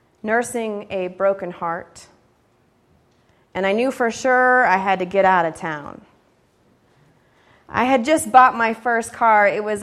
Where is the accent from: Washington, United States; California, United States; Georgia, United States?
Washington, United States; I had set foot in precisely four other states outside of my home state of Washington